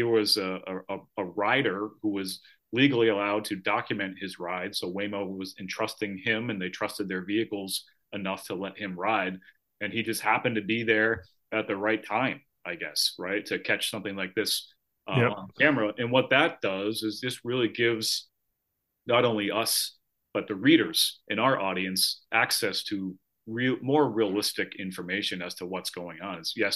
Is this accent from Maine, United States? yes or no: no; Boston, Massachusetts, United States; I'm from Boston. I got to get my Boston love a little bit better represented here in the listeners.